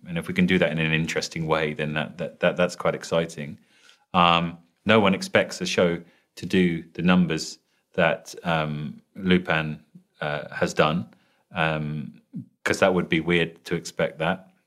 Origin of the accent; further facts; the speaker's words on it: United Kingdom; And I was aware, obviously, being British, of Sherlock Holmes.